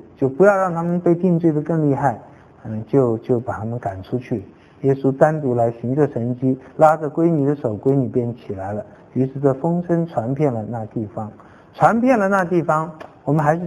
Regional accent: China; 这犹太人的这个丧礼呢，跟我们中国人也有点像哈，吹吹打打的哈

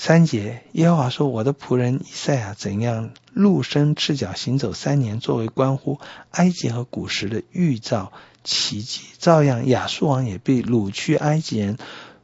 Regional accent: China; 这是我们中国人讲的话，泥菩萨过江，自身难保

